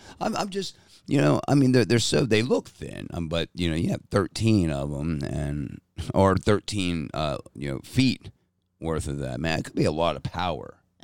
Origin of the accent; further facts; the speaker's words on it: East Coast, United States; And I love crabs. I'm from the East Coast. I've been eating like steam crabs.